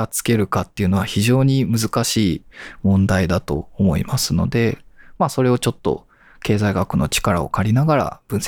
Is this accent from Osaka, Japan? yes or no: yes; Osaka, Japan; moved away as an adult; also born or lived in Kyoto; 生まれ育ったのは大阪でして、で大学で、京都に行きまして、そこで大学院を卒業して、その後、就職して高崎経済大学、2020年に赴任しました。